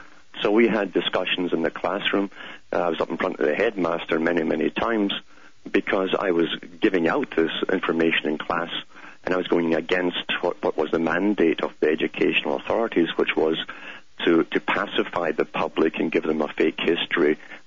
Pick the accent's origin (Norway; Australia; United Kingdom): United Kingdom; growing up in Britain.